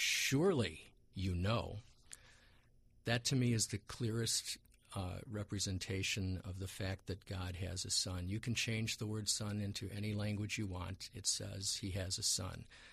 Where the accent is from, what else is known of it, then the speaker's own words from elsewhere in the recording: United States; I was raised here in America. I read Hebrew only for my bar mitzvah